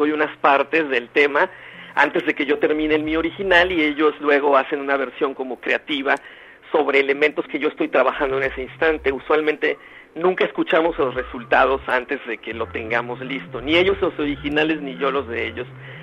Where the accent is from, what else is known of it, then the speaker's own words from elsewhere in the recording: Mexico; todo mundo ahora en México dice que yo soy mexicano, pero antes nadie sabía que era mexicano.